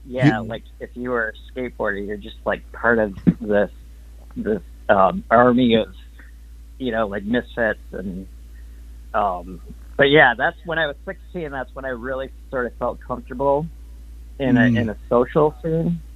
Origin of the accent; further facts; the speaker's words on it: Midwest, United States; I grew up in the Midwest in the '80s, and I was really into the hardcore scene and the punk rock scene and the skate scene.